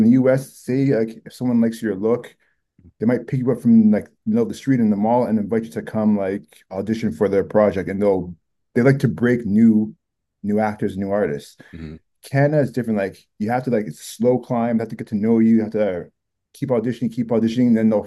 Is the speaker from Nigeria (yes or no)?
yes; Nigeria; So again, like, I'm Nigerian